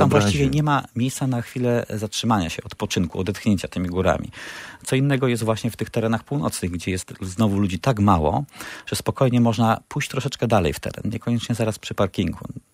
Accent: Świętokrzyskie Voivodeship, Poland; W dolinach, które ja się wychowywałem, w Dolinie Nidy

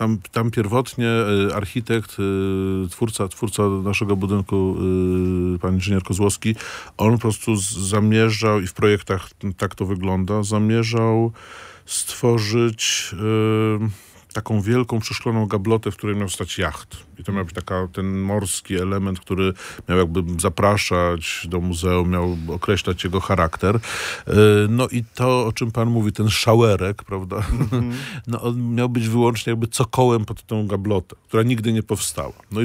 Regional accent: Sopot, Pomeranian Voivodeship, Poland; Ja jestem właściwie z Sopotu, prawdę mówiąc. To znaczy pierwsze lata życia spędziłem w Sopocie

